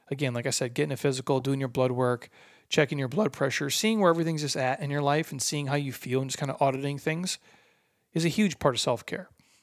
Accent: Midwest, United States; I grew up in the Midwest, okay, outside of the cities, outside of the giant metropolis area.

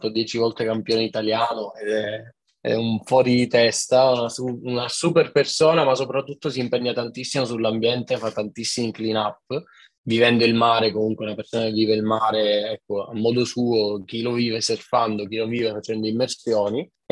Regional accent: Sicily, Italy; lo dico da siciliano, avendo vissuto tutta la mia vita in Sicilia

